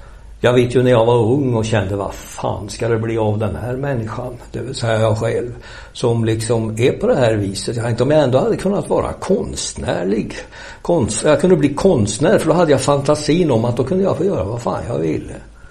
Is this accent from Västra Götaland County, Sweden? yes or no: yes; Västra Götaland County, Sweden; born there; Jag är ju född i Dalsland.